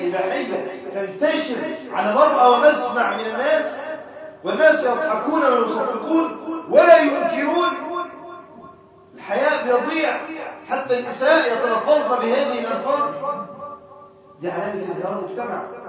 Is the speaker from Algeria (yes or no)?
no; Egypt; بلادنا مصر